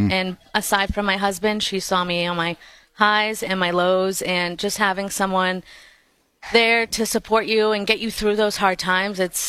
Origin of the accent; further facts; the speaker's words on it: Massachusetts, United States; I'm from the South Shore